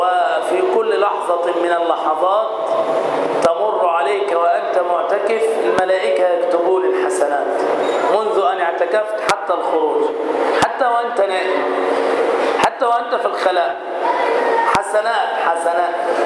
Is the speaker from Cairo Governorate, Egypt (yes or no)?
no; Damietta, Damietta Governorate, Egypt; والحمد لله أننا رأينا تلك الصور المشرفة في بلدتنا المباركة في دمياط